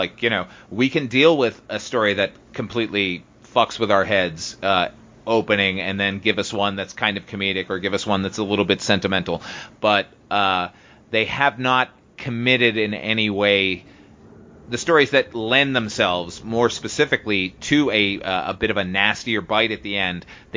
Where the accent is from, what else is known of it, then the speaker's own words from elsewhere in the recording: Boston, Massachusetts, United States; because I am nearly 100% Irish, and I grew up in Boston around all the Irish people here in America.